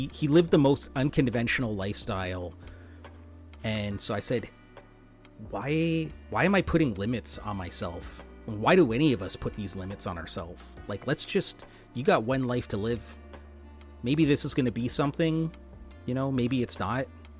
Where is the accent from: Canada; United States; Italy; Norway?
Canada; so I'm a Canadian